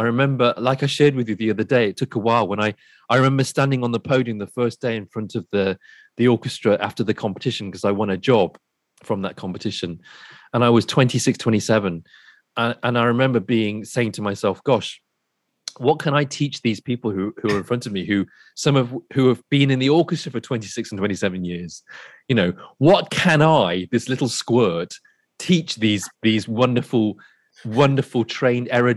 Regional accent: England, United Kingdom; accent: British; emigrated in 1965 to UK, and that's where I was born. A few years later, I was born and I was educated there. So I'm British, hence the accent. But but I grew up knowing that I was in England and I was British, but I knew I was also Asian.

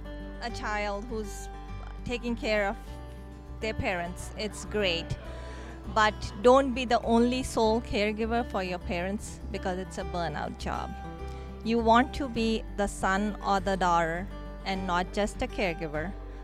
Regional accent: India; I grew up in India, where there's a lot of family support, neighbors, friends, family.

